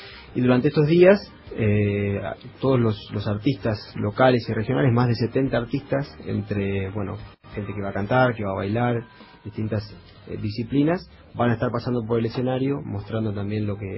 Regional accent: Esquel, Chubut, Argentina; Soy de acá de Esquel, nacido y criado acá en Esquel.

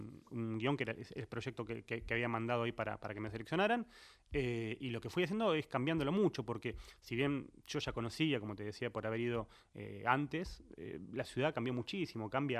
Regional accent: Mar del Plata, Buenos Aires Province, Argentina; Efectivamente, ya vivo hace muchos años acá, pero soy marplatense.

